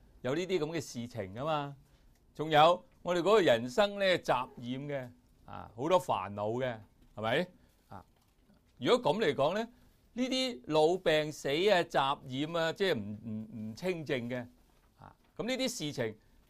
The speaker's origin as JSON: {"language": "Cantonese", "country": "China", "said": "我哋中国人以为咧嗰个众生嗰个所谓我啊"}